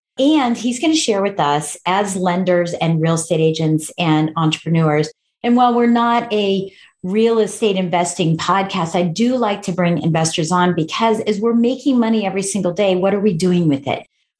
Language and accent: English; Colorado Springs, Colorado, United States; I was raised in Colorado Springs, Colorado, where I had everything around me military.